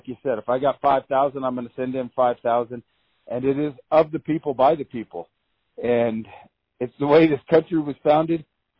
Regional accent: Colorado, United States; You know, growing up, I grew up on the Eastern Plains.

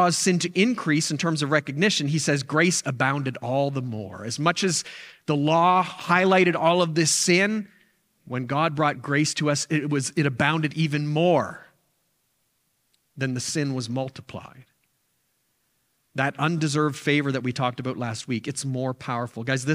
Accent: the Maritimes, Canada; I grew up in the Maritimes.

